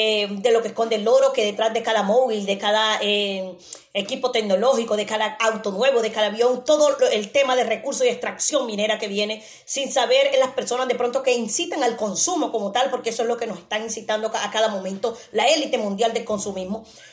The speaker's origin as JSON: {"language": "Spanish", "country": "Colombia", "moved": "as an adult", "lives_now": "Europe", "said": "Soy colombiana. En estos momentos me encuentro en Europa, exiliada"}